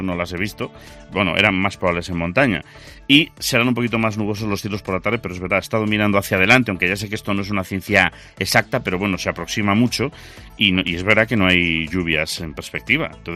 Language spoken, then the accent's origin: Spanish; Galicia, Spain; yo soy gallego